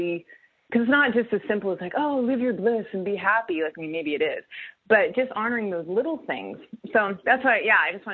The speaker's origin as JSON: {"language": "English", "country": "Canada", "said": "I'm Canadian."}